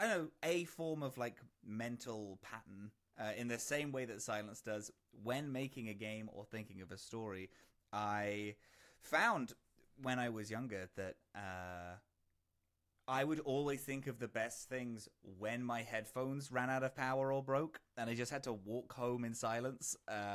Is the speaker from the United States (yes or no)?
no; London, United Kingdom; now in Toronto, Canada; I'm from London, in the UK originally, and I currently live in Toronto in Canada.